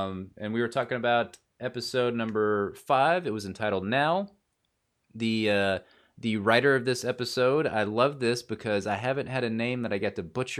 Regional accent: United States; I'm American. We don't know how to pronounce anything because we're stupid.

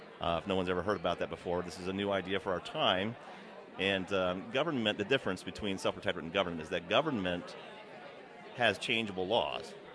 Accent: Loganville, Georgia, United States; I'm up from Loganville, Georgia, actually.

